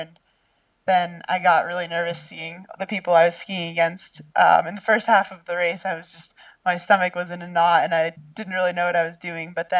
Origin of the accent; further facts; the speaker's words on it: Massachusetts, United States; Yeah, so I grew up outside of Boston on the West golf course ski track, and so we had a lot of rainy, icy, slushy, mixed weather skiing days there.